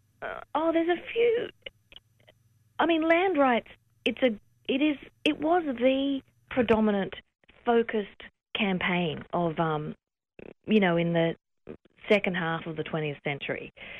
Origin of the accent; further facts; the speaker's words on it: Sydney, New South Wales, Australia; I was born here in Sydney, raised here in Sydney. My mum's family are Rutleys from northwestern New South Wales